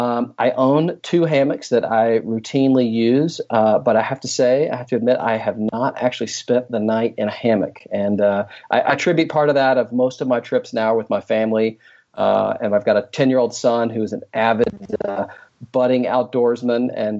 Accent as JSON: {"language": "English", "region": "Southeast", "country": "United States", "tie": "born or raised there", "said": "I grew up in the Southeast, and we hauled that thing all over the place."}